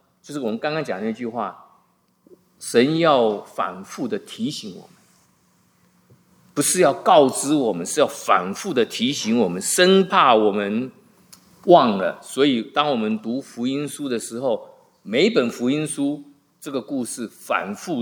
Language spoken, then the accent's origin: Chinese; China; 就像我们中国人的饭是主食，或者北方人的面条